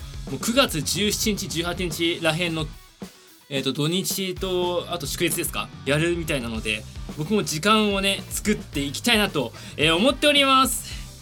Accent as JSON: {"language": "Japanese", "town": "Suginami", "region": "Tokyo", "country": "Japan", "tie": "born or raised there", "said": "僕の地元は、杉並区なんですけどね"}